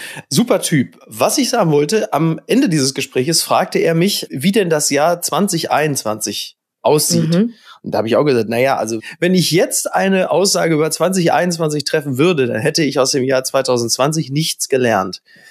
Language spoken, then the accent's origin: German; Castrop-Rauxel, North Rhine-Westphalia, Germany; dass das Stadtfest in meiner Heimatstadt Castrop-Rauxel abgesagt ist